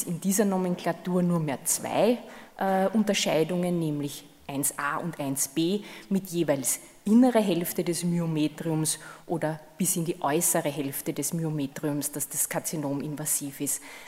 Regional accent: Austria; dieses Östrogen-Only bei Patienten mit Uterus ist bei uns in Österreich schon seit vielen, vielen Jahren verlassen worden

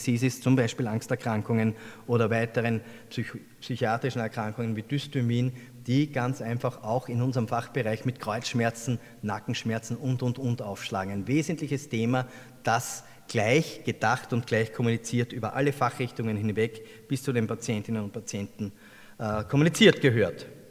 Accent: Styria, Austria; Sie wissen vielleicht, ich bin ein Steirer

